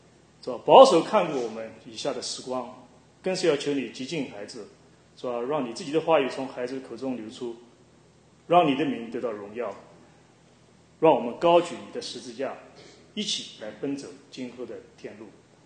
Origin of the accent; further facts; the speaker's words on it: China; 那么我就想到我中国人，我从来没用过这个。